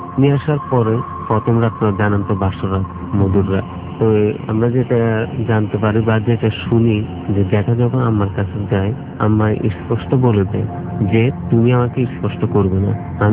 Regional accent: Chittagong, Chittagong Division, Bangladesh; আমি চট্টগ্রাম থেকে আসছি।

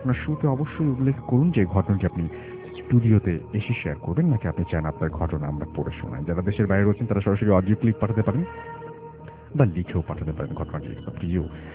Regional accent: Bangladesh; তাদের মধ্যে ছিল পাকিস্তানের, শ্রীলঙ্কান, ইন্ডিয়ান, এমনকি নেপালি, তার মধ্যে আমরা দুজন বাংলাদেশি।

